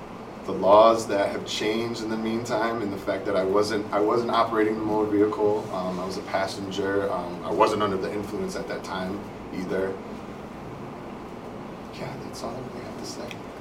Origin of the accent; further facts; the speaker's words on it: East Hartford, Connecticut, United States; now in Hebron, United States; I'm from East Hartford. I lived there, was born there, bought my first house there. Me and my wife recently moved to Hebron